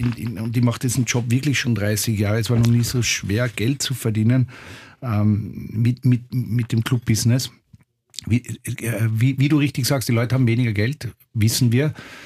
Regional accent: Austria; weil unser Club in Wien ist und wir sind Österreicher

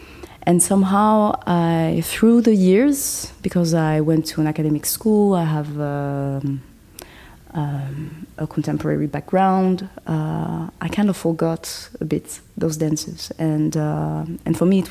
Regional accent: Toulouse, Occitania, France; English is a second language; For myself, I was born and raised in France, but in Toulouse, where I grew up in south of France

